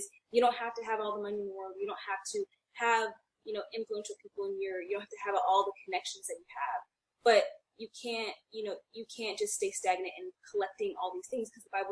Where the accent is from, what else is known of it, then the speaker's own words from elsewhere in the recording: New York, United States; now in Los Angeles, United States; because I'm in LA, I'm from New York, but I'm in LA, and it's very hard to stay on the straight and narrow